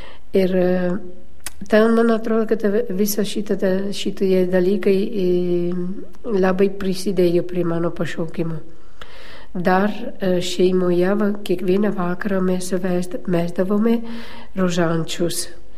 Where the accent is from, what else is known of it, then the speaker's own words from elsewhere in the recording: Paese, Veneto, Italy; Lithuanian is a second language; now in Lithuania; Aš gimiau Italijoje, Šiaurės Italijoje, netoli Venecijos, miestelis vardu yra Paese, ir patriarchalinėse šeimoje.